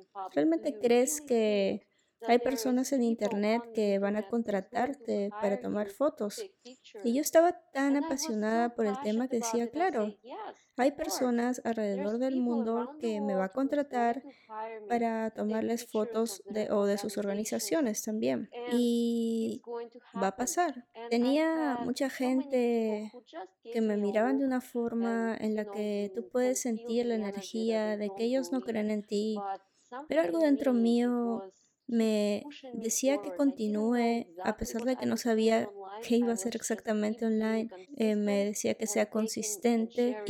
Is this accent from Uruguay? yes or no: no; Russia; Spanish is a second language; moved away as an adult; Nací en Rusia y terminé la secundaria y universidad allí. Estudié contabilidad